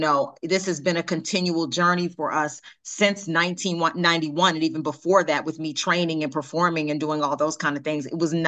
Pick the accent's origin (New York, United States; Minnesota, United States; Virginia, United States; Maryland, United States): Maryland, United States; I'm from Maryland. No, I'm from PG County. I'm from, Allentown Road, PG County.